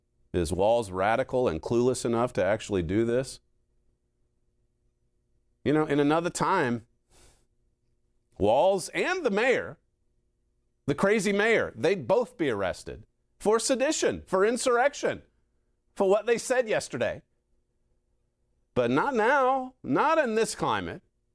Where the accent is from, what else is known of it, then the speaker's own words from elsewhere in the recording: United States; I'm American. I was born in America. I'm an American citizen.